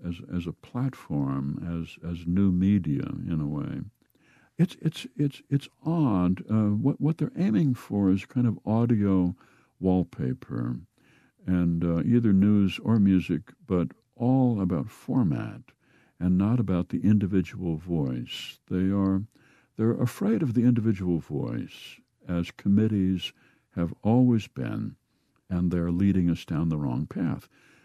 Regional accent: Midwest, United States; I think that we are industrious people. We are secretive people. We were brought up to keep a lid on it and not to make a spectacle of ourselves.

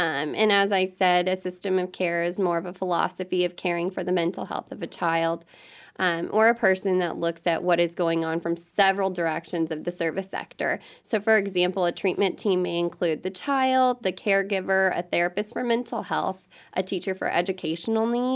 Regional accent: Illinois, United States; And, you know, looking at our communities and growing up in Southern Illinois myself, I feel like we've definitely lost that village

